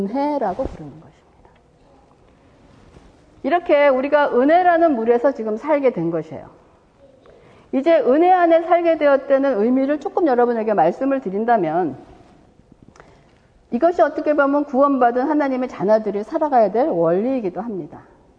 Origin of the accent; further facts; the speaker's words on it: South Korea; now in United States; 제가 한국 사람이었어요. 근데 미국에 와서 미국 시민이 돼서 미국 시민권을 받았어요.